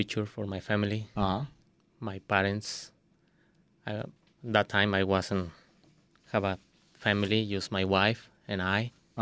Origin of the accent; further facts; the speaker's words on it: Mexico City, Mexico; now in United States; I come from Mexico City. I'm born in Mexico City. I crossed the border in 1997.